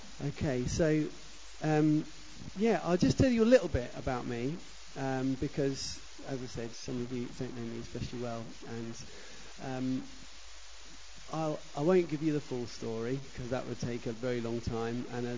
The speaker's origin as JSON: {"language": "English", "town": "Ardingly", "region": "South East England", "country": "United Kingdom", "tie": "born or raised there", "also_born_or_lived": "Cuckfield", "said": "because I grew up in Mid-Sussex. I was born in Cookfield Hospital, which doesn't exist anymore."}